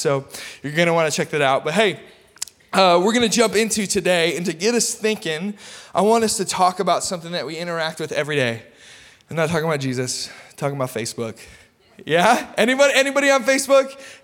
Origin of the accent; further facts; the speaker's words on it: Michigan, United States; If you didn't know, I'm from Michigan.